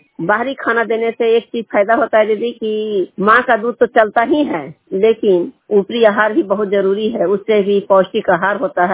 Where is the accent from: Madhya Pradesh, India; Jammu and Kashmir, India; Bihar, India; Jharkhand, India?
Bihar, India; Madanpur; मैं मदनपुर के रहने वाली हूँ, दुर्गाम पंचायत की हूँ, एकंगरसराय प्रखंड की हूँ, नालंदा जिले की हूँ।